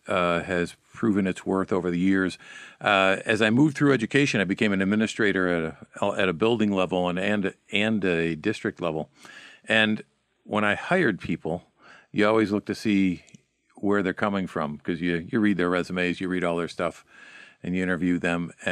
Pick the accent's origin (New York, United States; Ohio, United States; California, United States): New York, United States; West Seneca; Well, I grew up in West Seneca, New York, up outside of Buffalo, and went to school up there, high school, and Bishop Tymon High School in the city.